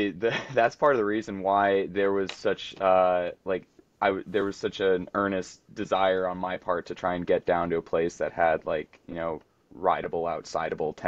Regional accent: Whitefish, Montana, United States; And I am also an event promoter for a gravel cycling event in my hometown of Whitefish, Montana.

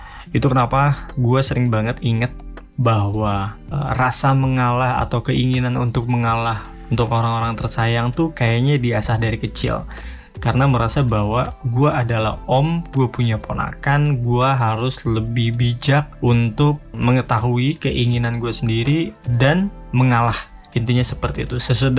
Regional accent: Purwakarta, West Java, Indonesia; 27 tahun hidup di kebanyakan pedesaan, hidup di Purwakarta, lahir di Purwakarta, sekolah di Purwakarta

